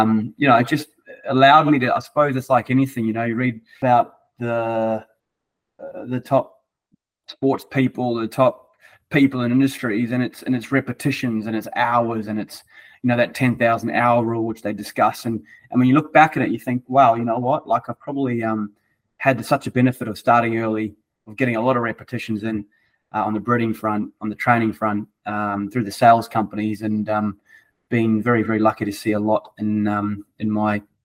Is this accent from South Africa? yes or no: yes; South Africa; born there; I was born in South Africa, obviously.